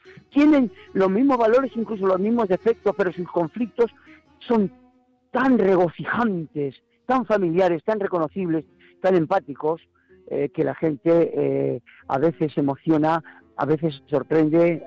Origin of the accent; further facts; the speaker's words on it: Alicante, Valencian Community, Spain; also born or lived in Dolores; ha sido mi pueblo donde nací, que es Dolores, y Alicante, donde viví mi segunda adolescencia